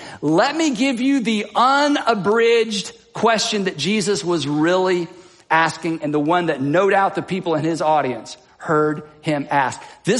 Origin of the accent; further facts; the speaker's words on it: England, United Kingdom; because we're English people in the 21st century